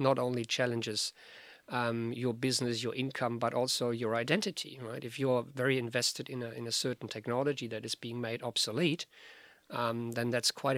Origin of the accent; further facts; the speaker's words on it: Germany; English is a second language; Yeah, look, I'm German and we tend to over-engineer the world.